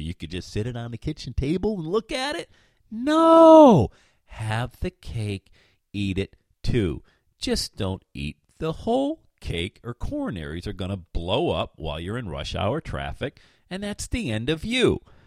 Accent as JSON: {"language": "English", "town": "Buffalo", "region": "New York", "country": "United States", "tie": "born or raised there", "said": "I grew up in Buffalo, man. Buffalo, Western New York, Western Pennsylvania."}